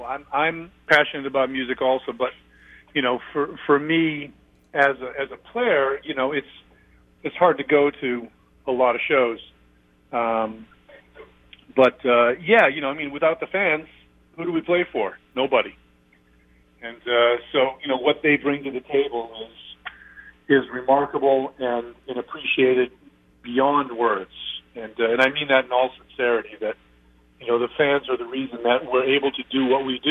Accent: Maine, United States; You know, I grew up on the water. I grew up fishing up in Maine with my dad.

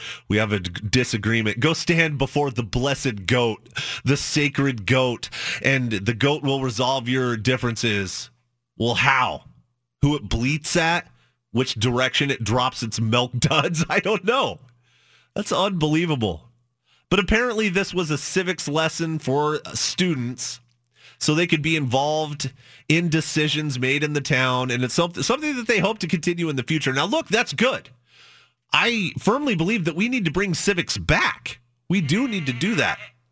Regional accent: Carlton, Oregon, United States; I'm from the Valley, and some folks on Twitter got at me, where at? And I say, Carlton, Oregon, baby, Pinot Noir country.

